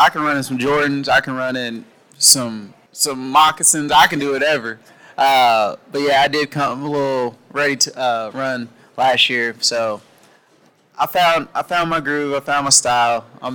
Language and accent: English; Indianapolis, Indiana, United States; So when I run my races, I'm from Indianapolis. So I run a lot of races there, of course.